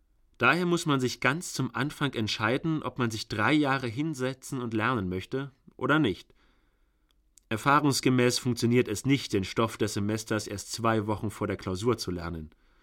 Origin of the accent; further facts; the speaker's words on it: Dalaman, Muğla, Turkey; German is a second language; moved away as an adult; now in Münster, Germany; Ich komme aus Dalaman in der Türkei. Bin seit 2 Jahren in Münster und studiere Elektrotechnik und Informatik hier an der Fachhochschule im 2. Semester. Das erste Jahr hier habe ich noch nicht studiert, sondern Deutsch gelernt.